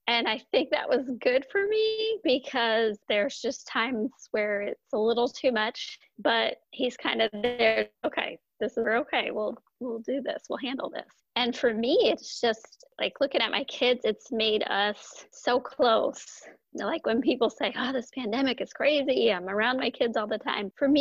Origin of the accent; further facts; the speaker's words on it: Delaware, United States; I grew up in Delaware, and I lived there for 18 years until I went to college.